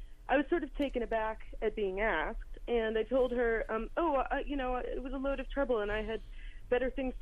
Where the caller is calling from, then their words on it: New York City, New York, United States; I'm actually calling from the Lower East Side, home of many bars and my house